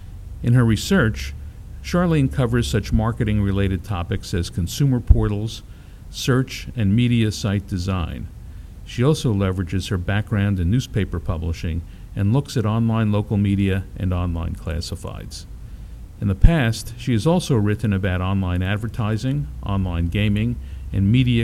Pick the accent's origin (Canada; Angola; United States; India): United States; Philadelphia, Pennsylvania; since I'm on an extended business trip in my hometown of Philadelphia.